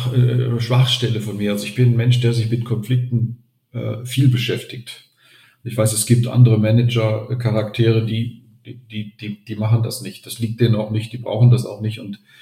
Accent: Germany; now in Austria; als Deutscher in Vorarlberg ist man ja ohnehin, man ist ja nicht von hier.

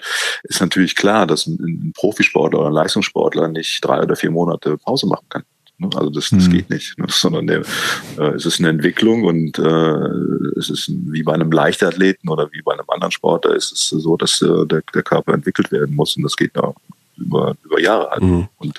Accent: Cologne, North Rhine-Westphalia, Germany; born there; Ich bin hier in Köln geboren, ich darf das sagen.

